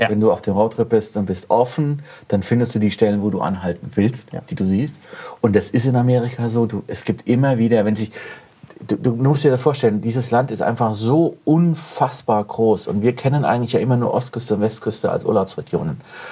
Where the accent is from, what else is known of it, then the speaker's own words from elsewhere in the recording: Spessart, Germany; Colorado ist ein bisschen wie der Spessart, wo ich herkomme.